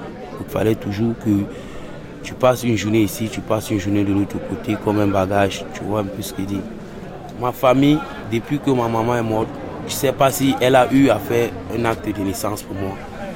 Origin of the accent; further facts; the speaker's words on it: Douala, Littoral, Cameroon; Je viens du Cameroun.